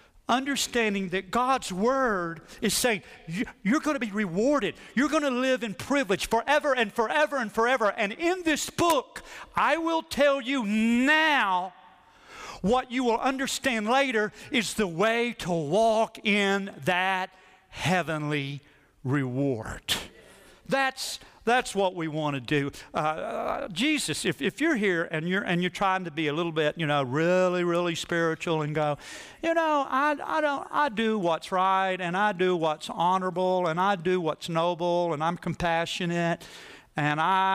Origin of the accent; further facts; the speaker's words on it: Arkansas, United States; If I only knew then, I'm from Arkansas.